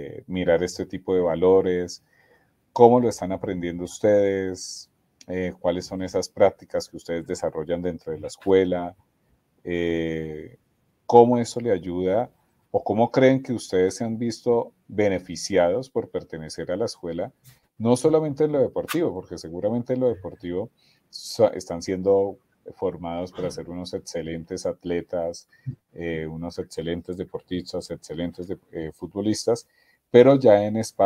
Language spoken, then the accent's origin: Spanish; Colombia; un país como el de nosotros, el colombiano